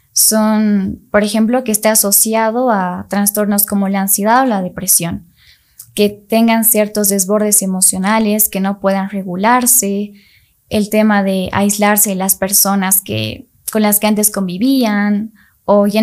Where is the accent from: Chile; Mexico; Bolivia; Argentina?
Bolivia; soy de Bolivia